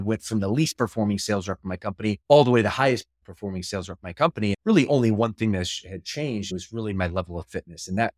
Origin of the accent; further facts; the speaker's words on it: Midwest, United States; also born or lived in Atlanta; now in Southern California, United States; while I've lived in Southern California for the last 20 years, I'm originally from the Midwest, or at least I grew up. But my first 10 years, I actually grew up in Atlanta, Georgia.